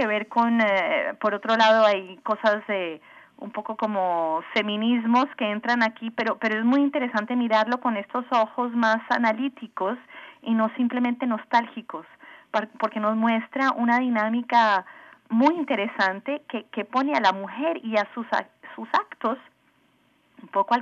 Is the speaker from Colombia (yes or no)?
yes; Colombia; also born or lived in Atlanta, United States; Yo crecí en crecí en Colombia, pero nací en Atlanta.